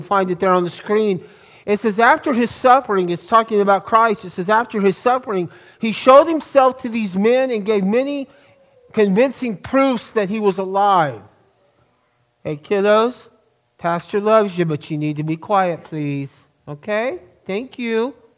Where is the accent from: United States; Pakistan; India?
United States; Belen, New Mexico; I remember my brother and I, we grew up in Belen, so we had the Sandias and the Manzanos